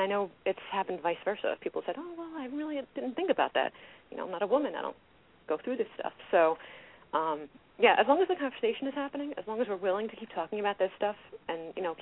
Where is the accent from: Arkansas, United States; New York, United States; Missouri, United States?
New York, United States; New York City; now in Albany, United States; I'm from New York City. I'm living in Albany now, but I'm from Queens. I was born and raised in Flushing, Queens.